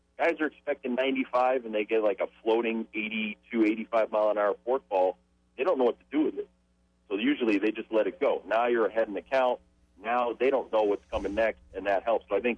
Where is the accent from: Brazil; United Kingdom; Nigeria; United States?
United States; Connecticut; The one thing growing up in Connecticut, I was always a good hitter.